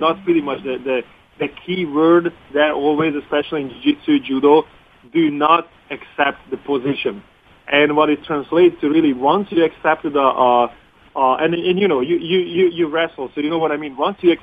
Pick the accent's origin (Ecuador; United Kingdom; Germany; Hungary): Hungary; now in United States; Yeah, I was born in Hungary. I grew up there. You know, I pretty much lived behind the Iron Curtain, straight up.